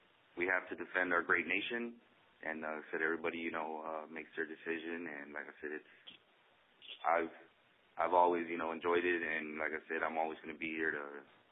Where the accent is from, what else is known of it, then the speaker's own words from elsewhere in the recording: San Antonio, Texas, United States; Like I said, I'm from San Antonio, so I was stationed a couple hours from here